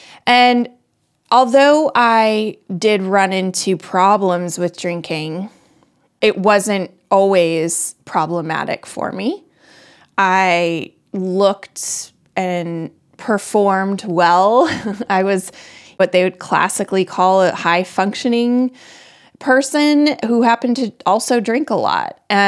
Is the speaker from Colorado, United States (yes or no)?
yes; Colorado, United States; I live just north of Boston. I'm from Colorado. I'm a mother